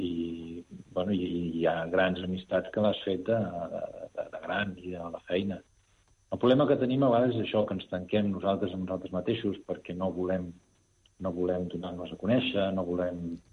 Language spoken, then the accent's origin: Catalan; Girona, Catalonia, Spain; moved away; Si jo mateix soc de Girona i porto molts anys que no estic vivint allà.